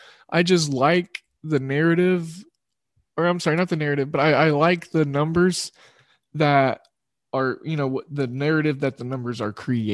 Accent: Oklahoma, United States; I think it'd be awesome to have Oral Roberts in the tournament, you know, representing my home state of Oklahoma.

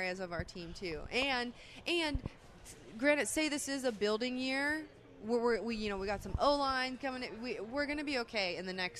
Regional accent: Pennsylvania, United States; I didn't know that. I'm from Pennsylvania.

